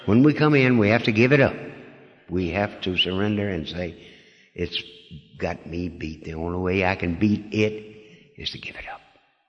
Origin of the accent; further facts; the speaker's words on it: Louisiana, United States; I was brought up down in Louisiana. I was Catholic.